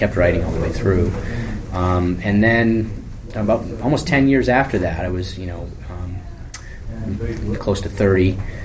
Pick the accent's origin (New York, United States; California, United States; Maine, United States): Maine, United States; I'd listen to records and write and read, I grew up in Maine. It was a pretty quiet existence in a lot of ways.